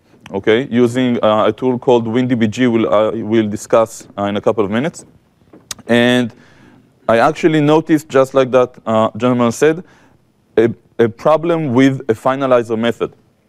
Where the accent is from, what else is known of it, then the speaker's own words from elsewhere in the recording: Israel; English is a second language; This strange accent that I have is because I come from Israel, where I work as an architect